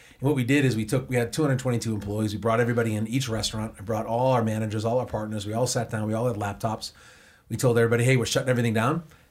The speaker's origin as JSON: {"language": "English", "town": "Boston", "region": "Massachusetts", "country": "United States", "accent": "Boston", "said": "I'm from Boston, as you can tell from my accent."}